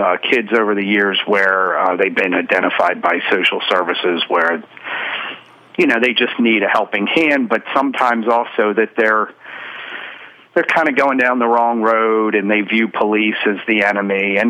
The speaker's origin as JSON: {"language": "English", "town": "Baltimore", "region": "Maryland", "country": "United States", "tie": "born or raised there", "said": "Yeah, so I grew up in Hamilton in Baltimore City, and I joined an Optimist Club."}